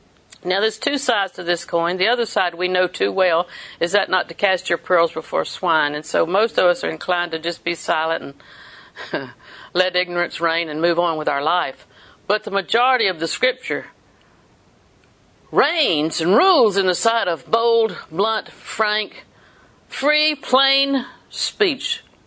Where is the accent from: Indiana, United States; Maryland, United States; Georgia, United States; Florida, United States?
Florida, United States; Auburndale; Now, Lakeland, I'm from Auburndale.